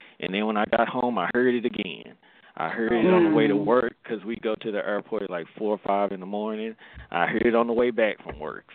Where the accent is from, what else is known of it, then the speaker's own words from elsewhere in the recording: the South, United States; all the women I grew up around, you know, how I grew up in South, you know, we don't touch